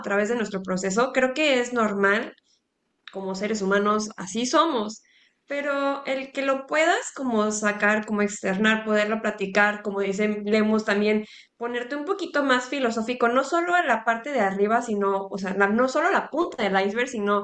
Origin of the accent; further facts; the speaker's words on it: Mexico; a seguir compartiendo más de cómo somos los mexicanos, ¿no?